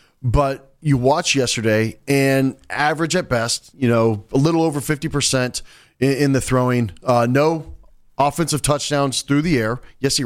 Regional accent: Arizona, United States; I didn't get the seasons growing up in Arizona. I had hot and hotter.

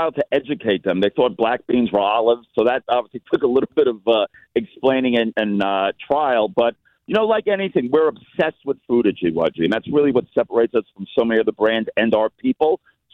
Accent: New York, United States; which, even though I'm a New Yorker, I love Chicago.

